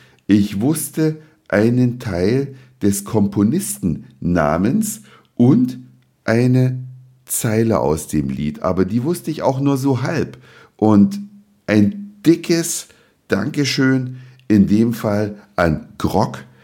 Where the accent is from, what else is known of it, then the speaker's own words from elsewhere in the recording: East Germany, Germany; ich bin in der DDR aufgewachsen